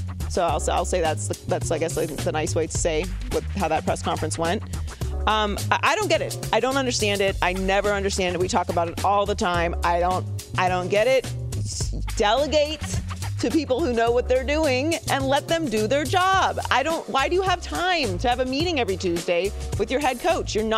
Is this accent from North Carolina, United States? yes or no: no; Pittsburgh, Pennsylvania, United States; I mean, I'm from Pittsburgh. People always think that I'm from Philadelphia, which I'm not.